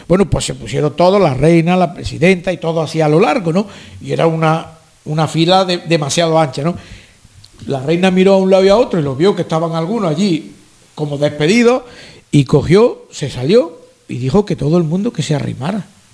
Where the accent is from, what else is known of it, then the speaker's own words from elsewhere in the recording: Andalusia, Spain; como andaluz, como una persona que ha participado en el diseño y en la realización de la estrategia Alzheimer de Andalucía